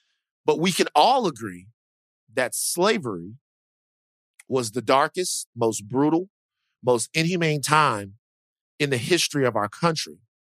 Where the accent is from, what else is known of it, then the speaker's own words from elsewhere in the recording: Deep South, United States; I'm from the Deep South, okay? I'm from the Deep South. And being from the Deep South, I'm very proud to be from the Deep South.